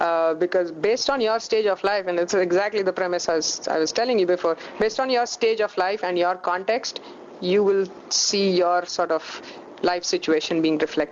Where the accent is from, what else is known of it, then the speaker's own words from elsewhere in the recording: South Africa; now in United States; you get your green card in 20 years, I get it in 6 months, just because I'm from South Africa and you're from India.